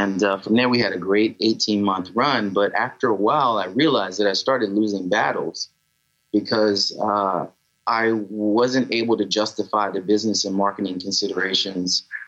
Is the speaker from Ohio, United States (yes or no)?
no; South Carolina, United States; I'm from South Carolina originally.